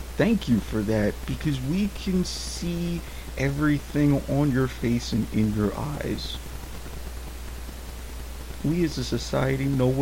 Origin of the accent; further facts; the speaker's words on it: United States; Not just as a Twitter user since 2010, but as an American.